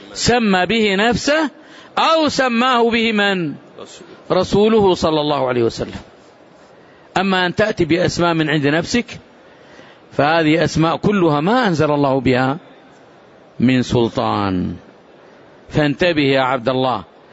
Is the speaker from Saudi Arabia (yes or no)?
yes; Medina, Medina Province, Saudi Arabia; عندنا في لهجتنا في المدينة يقولون يا هو إذا أرادوا يتهكموا بالشخص